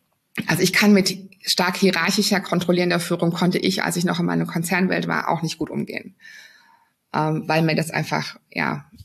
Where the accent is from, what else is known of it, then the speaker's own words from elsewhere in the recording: Germany; Und da können wir als Deutsche, glaube ich, noch mal ein bisschen lernen, da mehr ins Vertrauen zu kommen.